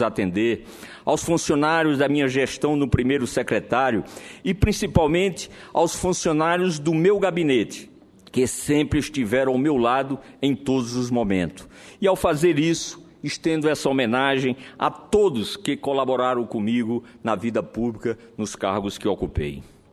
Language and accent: Portuguese; Jatobá, Pernambuco, Brazil; born there; aos meus conterrâneos da minha pequena Jatobá, onde eu nasci.